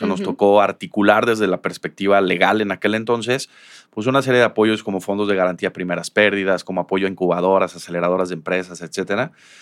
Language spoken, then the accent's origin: Spanish; Guadalajara, Jalisco, Mexico; Uno, por regresar a mi ciudad, a mi entorno. Yo soy originalmente de Guadalajara, mi esposa también.